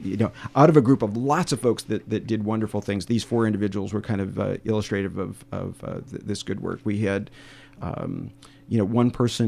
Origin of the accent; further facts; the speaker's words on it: Minnesota, United States; Is that we're from Minnesota, so we think we can walk it off.